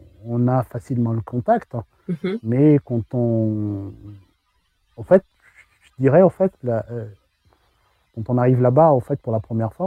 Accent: Madagascar; moved away as an adult; now in France; Oui, je suis né à Madagascar. J'ai fait toute ma scolarité de la maternelle jusqu'au terminal, au fait, à Madagascar.

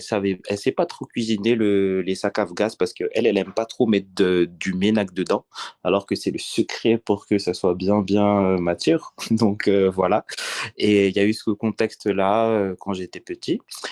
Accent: Antananarivo, Analamanga, Madagascar; j'ai grandi une grosse partie à Tana, bien sûr. Très classique, je dirais. Enfance normale, j'ai pas eu trop de soucis particuliers. Et puis à un moment, j'ai étudié pendant 2 ans en France à Paris.

